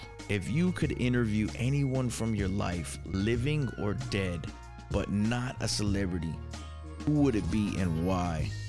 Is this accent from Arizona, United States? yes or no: no; Hollywood, Florida, United States; born there; It's kind of, I was born in Hollywood, Florida.